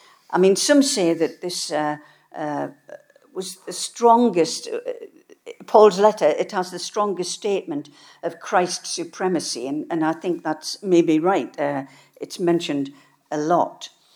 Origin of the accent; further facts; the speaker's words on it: North East England, United Kingdom; accent: Geordie; I didn't think I had much of a, as a Geordie, I didn't think I had much of a connection with Marsk